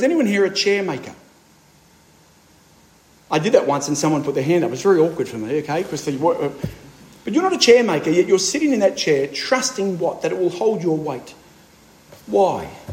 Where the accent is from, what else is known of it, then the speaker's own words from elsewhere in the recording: Sydney, New South Wales, Australia; I grew up in Sydney. I'll finish with this, my friends. I grew up in, not just in Sydney, but in the centre of the city, a suburb called Newtown.